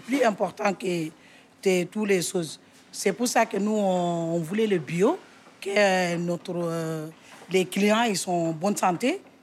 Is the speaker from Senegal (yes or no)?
yes; Senegal; now in France; Je viens du Sénégal.